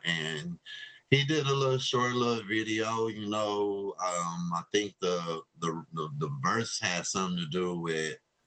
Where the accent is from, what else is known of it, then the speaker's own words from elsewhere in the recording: West Coast, United States; And I mean, I'm from the West Coast, so of course I listen to some West Coast beats.